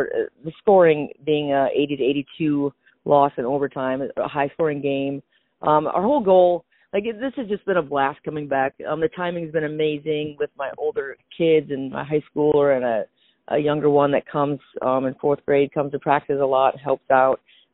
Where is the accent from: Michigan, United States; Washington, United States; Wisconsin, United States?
Wisconsin, United States; Lake Mills; I grew up playing basketball in Lake Mills, and I just love the sport of basketball.